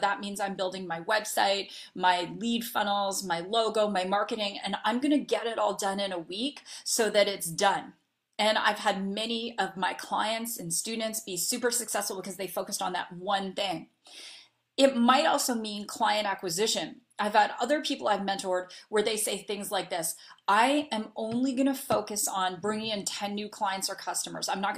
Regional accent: Canada; now in United States; I'm originally Canadian, I live in the US

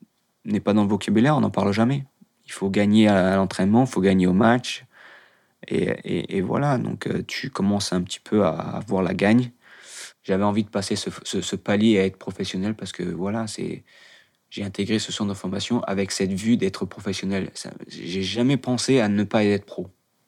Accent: Paris, Île-de-France, France; J'ai grandi à Paris avec mes potes de Paris, mes copains d'enfance que j'ai toujours contact même maintenant.

